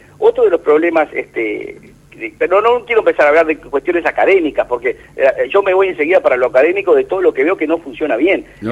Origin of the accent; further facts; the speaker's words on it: Uruguay; la calidad del Estado de Derecho que tenemos nosotros no es tan buena como los uruguayos creemos